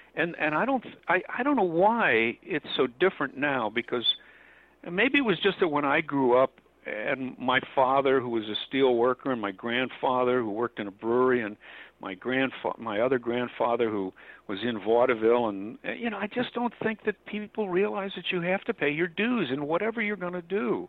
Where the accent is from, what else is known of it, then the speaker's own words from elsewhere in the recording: St. Louis, Missouri, United States; I was doing you know, plays in school and when I was growing up in St. Louis